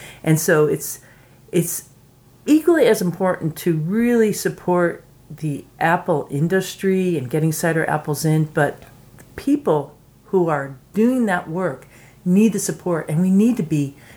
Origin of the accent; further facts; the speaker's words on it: United States; okay, I'm American, but I feel like what I represent is actually Ciderville.